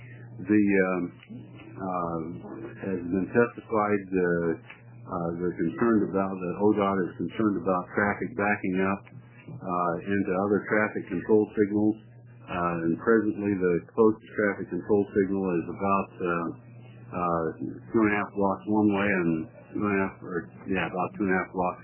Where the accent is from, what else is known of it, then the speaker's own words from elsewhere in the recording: Ontario, Oregon, United States; I'm from Ontario, Oregon.